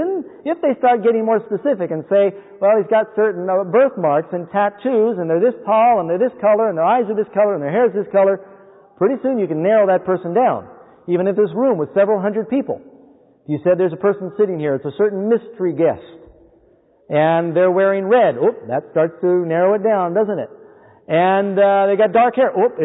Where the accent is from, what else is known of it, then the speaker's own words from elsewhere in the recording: United States; I'm going to be talking about America in prophecy. It's in Revelation 13 also, and I am an American.